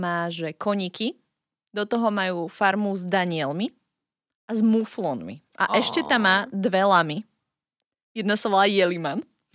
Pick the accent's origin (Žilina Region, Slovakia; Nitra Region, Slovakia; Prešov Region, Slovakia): Žilina Region, Slovakia; ja som síce dievča z Oravy